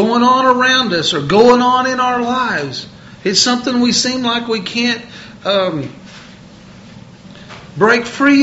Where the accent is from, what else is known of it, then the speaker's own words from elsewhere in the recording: Missouri, United States; moved away as an adult; now in Oklahoma, United States; I moved from Missouri to Oklahoma as a young man. And as a young man on the job, anytime I'd done something that they thought was a little bit less than just complying with their wishes, they called me a hard-headed Missourian.